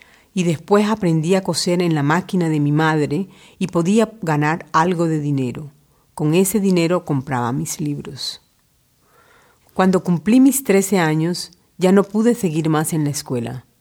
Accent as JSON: {"language": "Spanish", "region": "Bolívar", "country": "Colombia", "moved": "yes", "lives_now": "Olten, Switzerland", "said": "de Colombia. … Tengo 29 años y vengo de Colombia, de un pueblo de pescadores que está cerca de la ciudad de Cartagena. Me casé en Suiza y tengo dos hijos."}